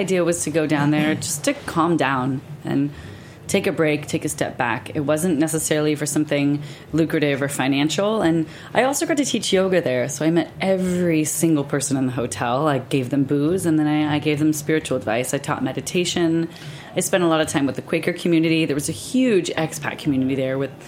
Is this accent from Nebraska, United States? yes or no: no; California, United States; I'm from California. I surf. I teach yoga.